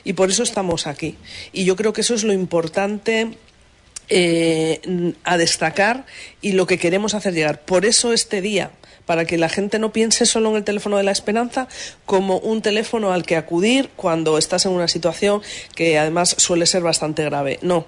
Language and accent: Spanish; Madrid, Community of Madrid, Spain; now in Huelva, Spain; llevo poco tiempo aquí en Huelva, soy de Madrid